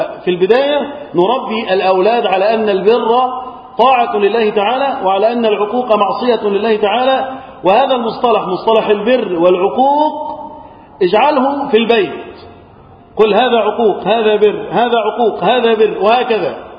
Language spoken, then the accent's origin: Arabic; Egypt; بلادنا مصر